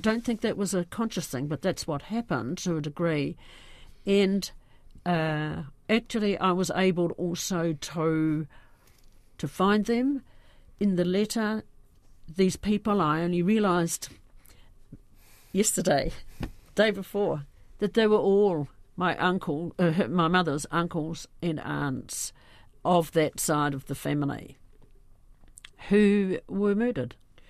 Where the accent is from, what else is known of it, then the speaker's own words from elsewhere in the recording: New Zealand; as a New Zealander, bring it home in my pack, as you do.